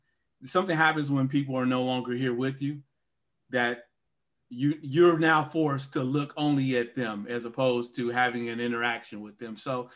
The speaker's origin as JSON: {"language": "English", "town": "Gary", "region": "Indiana", "country": "United States", "said": "So I'm a guy from Gary, Indiana, originally."}